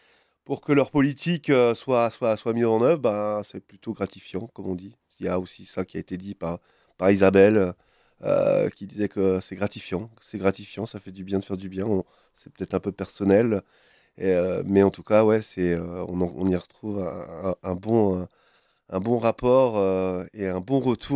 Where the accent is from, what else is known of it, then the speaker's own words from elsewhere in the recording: Saint-Sauveur, Brittany, France; Alors moi, je suis originaire des Monts d'Arrée, Saint-Sauveur exactement.